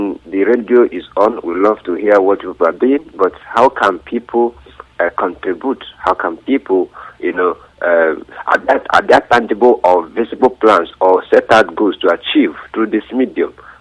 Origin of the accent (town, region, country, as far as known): Nigeria; now in England, United Kingdom